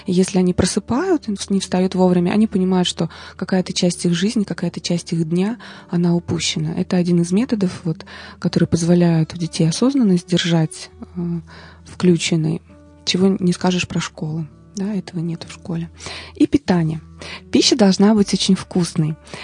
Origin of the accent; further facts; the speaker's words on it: Tolyatti, Samara Oblast, Russia; Тоже я вот из Тольятти родом